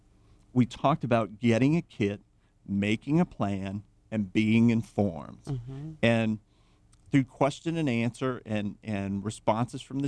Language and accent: English; Thibodaux, Louisiana, United States; growing up in Thibodaux in Hurricane Land